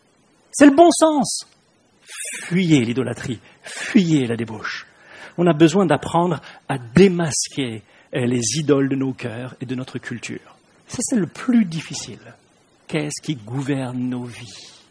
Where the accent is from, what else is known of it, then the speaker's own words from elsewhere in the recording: France; On est français. Ça, c'est plus fort que nous.